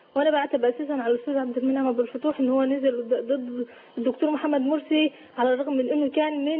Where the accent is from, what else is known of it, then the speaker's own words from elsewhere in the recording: Mansoura, Dakahlia, Egypt; احنا عندنا مظاهرات حشده جدا في المنصوره.